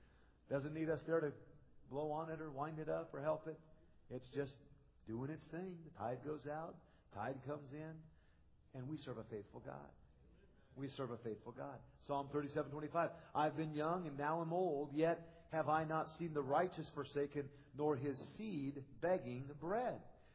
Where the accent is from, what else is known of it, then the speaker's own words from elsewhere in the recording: United States; I'm just so glad I grew up in America, grew up in a Baptist home, went to Christian schools.